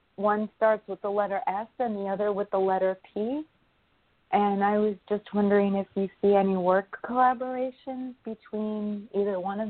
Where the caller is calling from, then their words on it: New York, United States; New York.